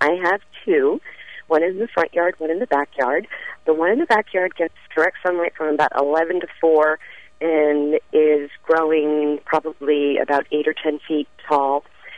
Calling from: Flemington, New Jersey, United States; I'm calling from Flemington, New Jersey.

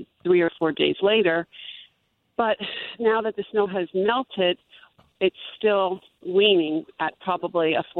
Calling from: Whitehall, Pennsylvania, United States; I'm calling from Whitehall, Pennsylvania.

